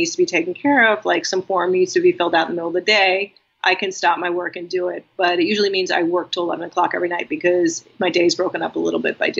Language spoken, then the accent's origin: English; New York, United States; I'm from New York, so I know my way around.